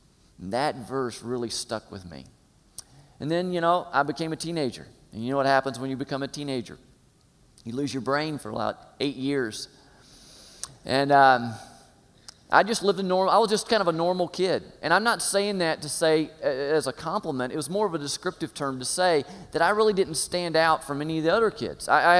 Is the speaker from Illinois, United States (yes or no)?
no; Tallahassee, Florida, United States; born there; I was born in Tallahassee, Florida, and raised by great parents.